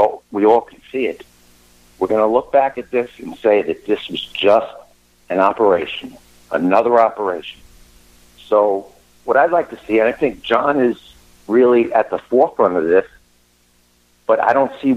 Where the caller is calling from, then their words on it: Sarasota, Florida, United States; I'm in Sarasota, Florida.